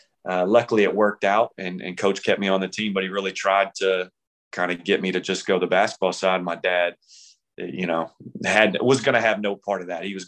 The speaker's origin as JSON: {"language": "English", "town": "Roanoke", "region": "Virginia", "country": "United States", "said": "I actually started out as a soccer player. I'm from Roanoke, Virginia. I got a bunch of brothers, and they all were had interest in sports"}